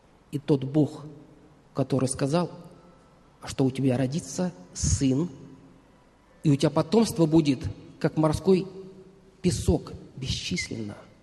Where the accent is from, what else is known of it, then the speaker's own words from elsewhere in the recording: Russia; born there; я родился в России, в христианской стране, потому что родители мои христиане, потому что меня крестили.